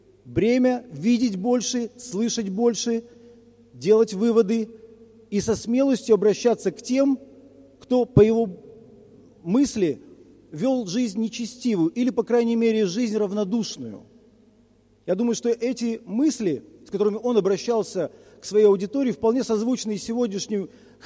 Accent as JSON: {"language": "Russian", "country": "Moldova", "tie": "born or raised there", "said": "я родом из Молдовы."}